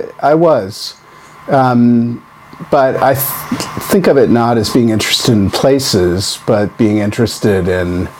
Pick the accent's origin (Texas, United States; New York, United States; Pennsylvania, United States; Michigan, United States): New York, United States; Utica; now in Berkeley, United States; I live in Berkeley, California. I'm from Utica, New York, in northern New York State.